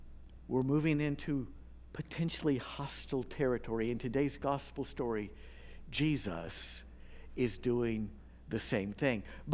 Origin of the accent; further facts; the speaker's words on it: Acton, Indiana, United States; I grew up in Acton, Indiana, at the time, a small farming town down near Shelbyville.